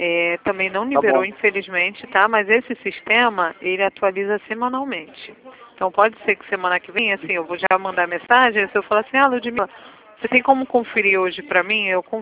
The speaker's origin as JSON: {"language": "Portuguese", "region": "Rio de Janeiro", "country": "Brazil", "said": "Então, não, eu não sou de Mogi, não. Eu sou do Rio mesmo."}